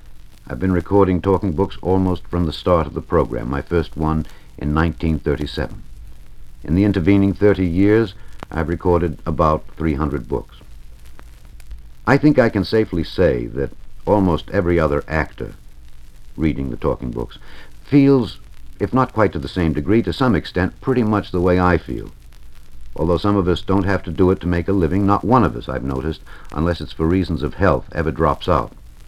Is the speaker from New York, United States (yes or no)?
yes; Brooklyn, New York, United States; born there; First, myself … I was born in Brooklyn, New York, of Greek immigrant parents.